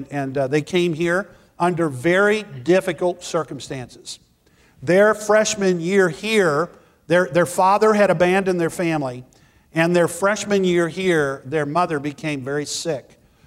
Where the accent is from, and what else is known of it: McAllen, Texas, United States; born or raised there